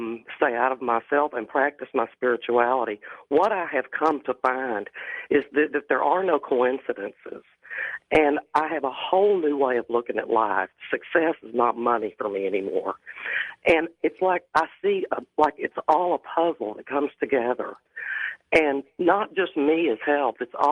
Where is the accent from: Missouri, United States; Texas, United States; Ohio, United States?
Texas, United States; Dallas; I'm from Dallas.